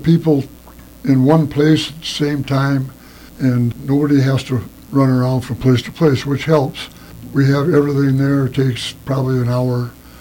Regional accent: St. Paul, Minnesota, United States; No, I was born and raised in St. Paul, west side on the levee. That's where most of my relation started out

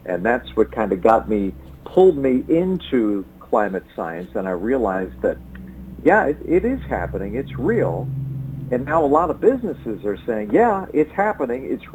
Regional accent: Pennsylvania, United States; now in Minnesota, United States; But I'm here in Minnesota, and I grew up in Pennsylvania, and my home growing up was hit by a flood, a massive flood, and that got me interested.

